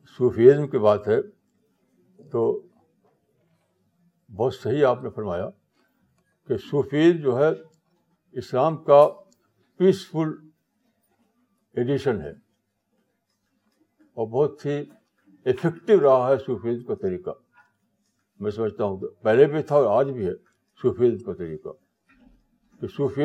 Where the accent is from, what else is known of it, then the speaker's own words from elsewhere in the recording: India; born there; now in Delhi, India; میں انڈیا کا سٹیزن ہوں, اور میں جس کے انڈیا میں پیدا ہوا اور یہاں پر میں دعوت کا کام کر رہا ہوں